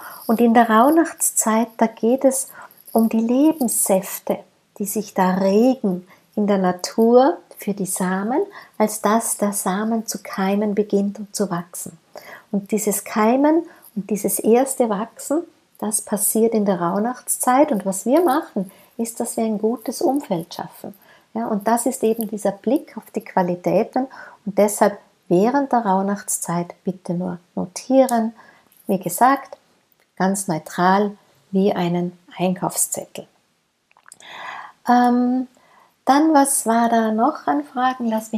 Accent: Austria; Losen heißt bei uns in Österreich hinhören, lauschen, wahrnehmen.

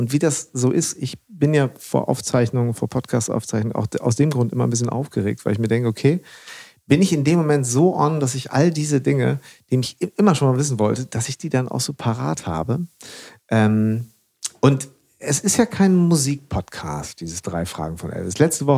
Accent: Münster, North Rhine-Westphalia, Germany; in meiner Heimatstadt in Münster.

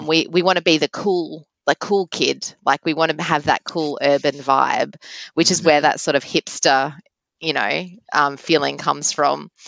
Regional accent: Melbourne, Victoria, Australia; I'm a bit biased because I'm born and bred in Melbourne.

